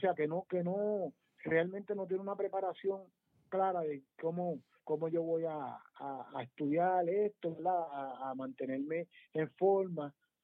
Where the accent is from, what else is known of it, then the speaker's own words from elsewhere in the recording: Ponce, Puerto Rico; moved away; Bueno, realmente cuando yo me fui de Ponce, ya yo había tocado con orquestas como